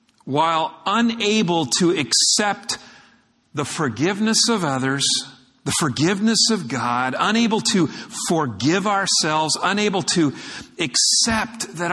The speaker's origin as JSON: {"language": "English", "region": "California", "country": "United States", "tie": "born or raised there", "said": "I grew up in Orange County, and I was in the shadow of Anaheim Stadium, where the California Angels at that time played."}